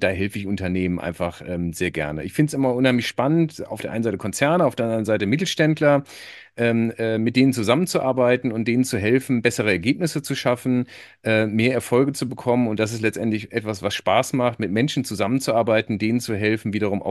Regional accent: Minden, North Rhine-Westphalia, Germany; moved away as an adult; now in Frankfurt, Germany; ich komme eigentlich aus Minden, Ostwestfalen, habe dort ja, die Schule besucht, war bei der Bundeswehr, habe dann studiert in Karlsruhe, Wirtschaftsingenieurwesen, und da meine heutige Frau auch kennengelernt, sind dann nach Frankfurt gezogen

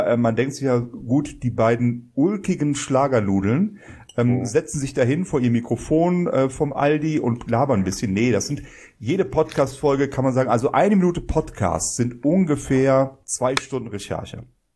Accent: Bonn, North Rhine-Westphalia, Germany; Als Bonner sage ich das so

